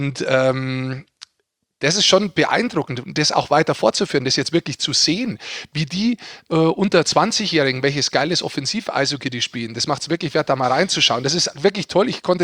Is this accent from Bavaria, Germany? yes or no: yes; Bavaria, Germany; ich bin da hingefahren als Niederbayer